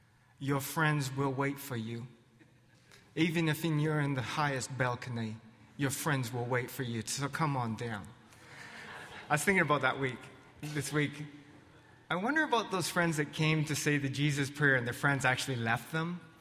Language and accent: English; Canada; the exciting part of being a Canadian